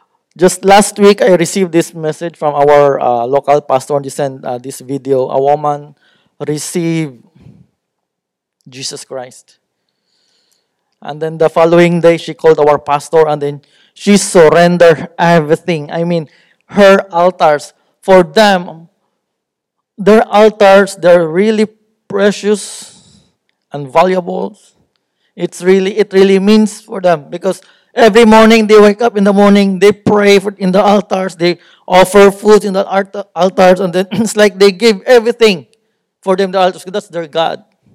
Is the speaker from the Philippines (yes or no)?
yes; Philippines; now in Cambodia; from Philippines, but I've been in Cambodia since 2005, 18 years. It's like almost half of my life spent in Cambodia. So that's why my when I speak, it's kind of mixed with, because I'm from the south.